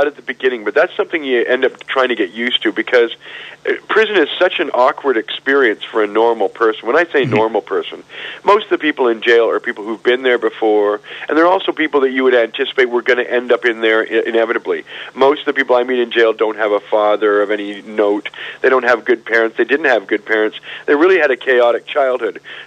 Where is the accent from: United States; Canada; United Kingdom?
Canada; It's not related to the fact that I'm Canadian and I did all my activities in Canada.